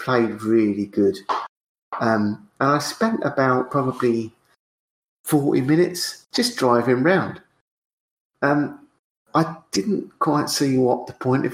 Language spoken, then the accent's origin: English; East of England, United Kingdom; I chose the Mark 1 Escort because why wouldn't you? I'm from Essex.